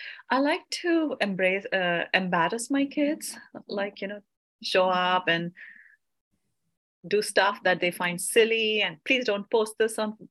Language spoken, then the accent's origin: English; India; moved away as an adult; I came from India